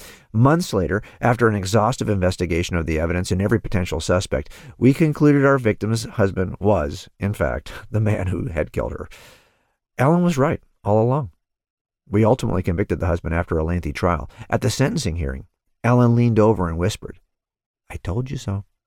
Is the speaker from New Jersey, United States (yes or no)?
no; California, United States; I'm happy to identify myself as a Californian.